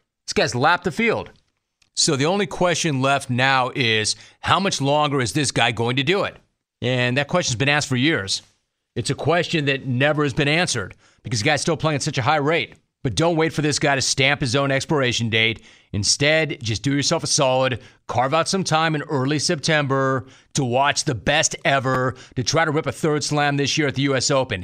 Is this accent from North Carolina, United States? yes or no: no; Los Angeles, California, United States; as a kid growing up in Los Angeles, Bjorn Borg was one of my guys.